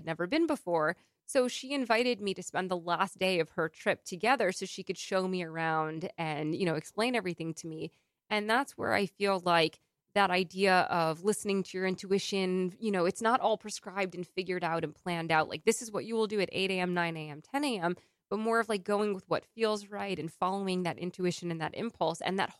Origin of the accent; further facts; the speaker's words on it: New York, United States; it's like any tropical place you go to as a New Yorker, it takes you a good 4 or 5 days to meet their pace